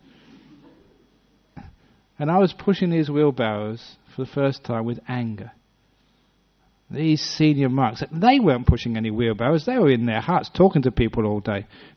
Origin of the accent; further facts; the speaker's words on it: England, United Kingdom; I was from England